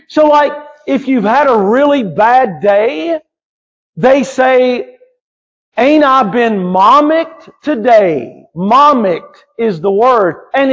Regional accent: Kentucky, United States; also born or lived in Eastern North Carolina, United States; I was raised in Kentucky, raised in the South. I know how to talk correctly. Then I moved to Eastern North Carolina.

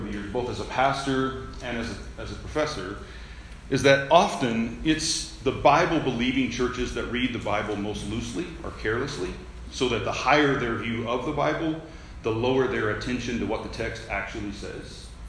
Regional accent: Oklahoma, United States; also born or lived in California / Tennessee / Florida; I'm from Oklahoma originally. I've lived in California for a bit and Tennessee for a bit, mostly because of school where I was attending or teaching. And then Florida for a few years and now back in Tulsa.

